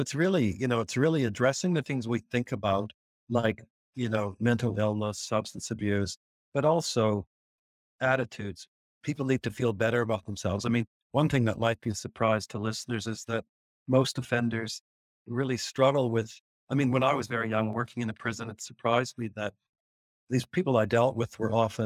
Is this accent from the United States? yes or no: no; Canada; now in Australia; this is very sad for me as a Canadian, because I'm now an Australian